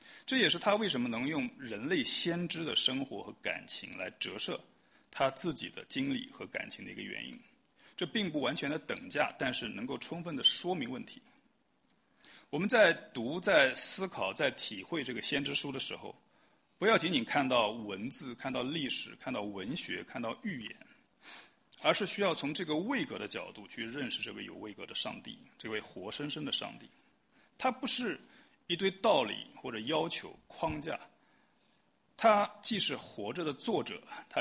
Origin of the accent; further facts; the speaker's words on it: China; 作为中国人，我们可能比较熟悉的去寺庙里面烧香纳贡